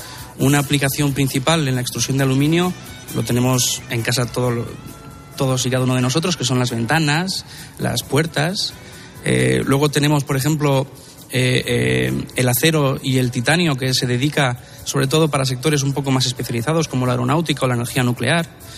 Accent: Albacete, Castilla-La Mancha, Spain; Igual está mal decirlo porque soy de aquí, de Albacete, pero en Albacete hay muy buena gente

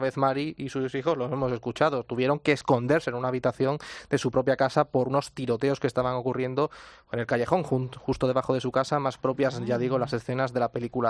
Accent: Seville, Andalusia, Spain; Yo soy sevillano, tengo 31 años

